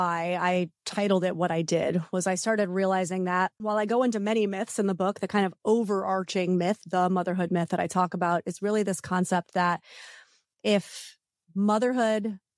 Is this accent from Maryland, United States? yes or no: no; New York, United States; moved away as an adult; now in California, United States